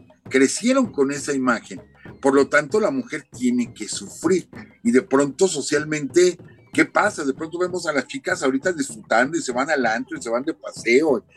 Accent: Cotija, Michoacán, Mexico; Yo soy de Michoacán, soy de un pequeño pueblo de Michoacán que se llama Cotija, y Cotija está al pie de una ladera.

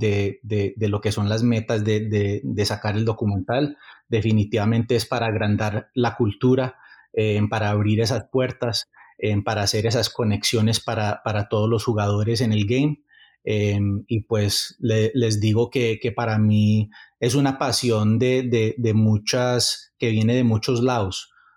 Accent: United States; born there; Y para mí, siendo un, pues, nacido acá, yo le digo a la gente, pues, que yo para los gringos no soy gringo y, pues, para los colombianos no soy totalmente colombiano.

